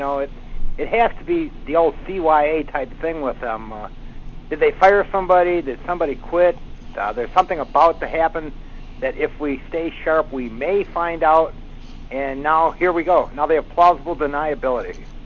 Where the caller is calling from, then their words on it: Illinois, United States; I'm calling from Illinois.